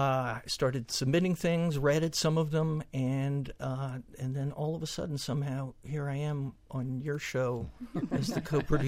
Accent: Washington, District of Columbia, United States; now in Miami, United States; I came to Miami, I grew up in Washington, D.C., and like many people, I came to Miami to start over following a divorce in the early 2000s.

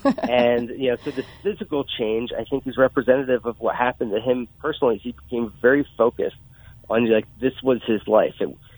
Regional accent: Pennsylvania, United States; I'm not. I'm from Pennsylvania.

